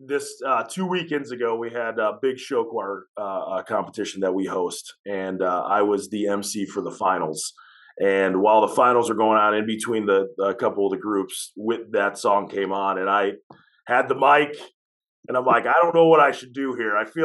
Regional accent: Chicago, Illinois, United States; I was brought up in Chicago to not like the Bears at all.

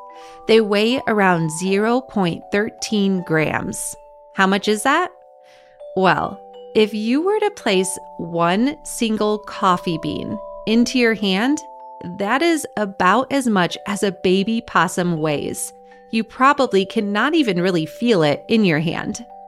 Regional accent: Wisconsin, United States; now in Colorado, United States; I grew up seeing possums in Wisconsin. I've never seen one in Colorado, but I know they are here.

